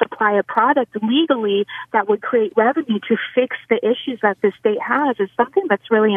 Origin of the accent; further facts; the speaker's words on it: Oregon, United States; now in Vermont, United States; I recently moved to Vermont, and I'm from Oregon State